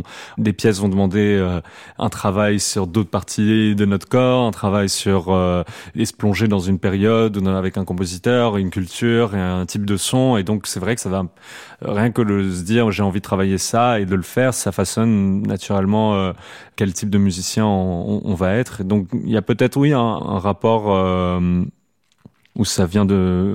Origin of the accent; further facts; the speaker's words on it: Clermont-Ferrand, Auvergne-Rhône-Alpes, France; born there; Je suis né à Clermont-Ferrand en 1997